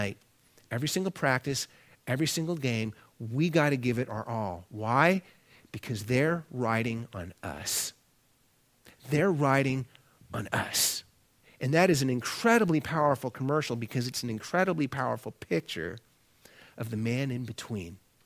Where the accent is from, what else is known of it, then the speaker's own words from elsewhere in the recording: Cleveland, Ohio, United States; born there; Cleveland, as a city, is a bit of an underdog. And I can say that because I was born in Cleveland.